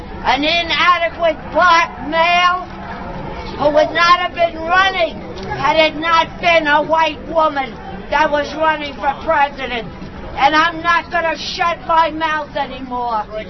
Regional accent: New York City, New York, United States; New York City, Hillary State, the best nominee that's possible

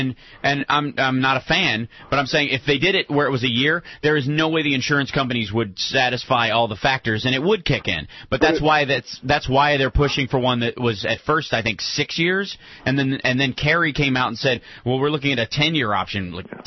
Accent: Kentucky, United States; also born or lived in Chicago; I lived in Chicago. I grew up in Kentucky

